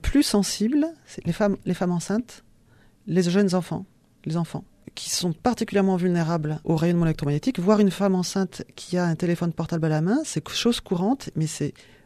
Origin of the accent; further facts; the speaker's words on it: Lyon, Auvergne-Rhône-Alpes, France; par contre je viens de Lyon